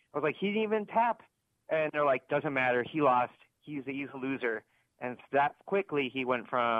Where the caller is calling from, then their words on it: Las Vegas, Nevada, United States; Hey, Brian … in Las Vegas.